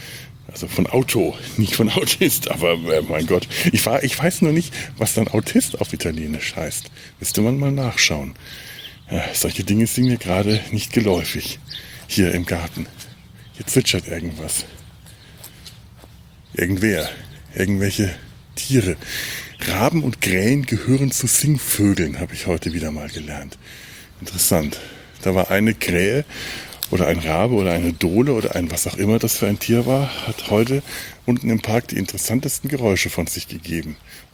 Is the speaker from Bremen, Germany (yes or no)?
no; Cologne, North Rhine-Westphalia, Germany; Man kann als Kölner Mensch dem Karneval halt doch nie ganz entfliehen.